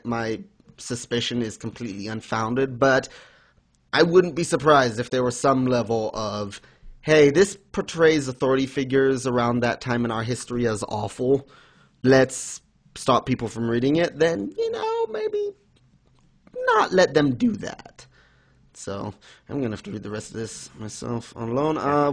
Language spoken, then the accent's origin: English; United States; born there; yeah, I was born in the USA, but I've barely even lived in this country.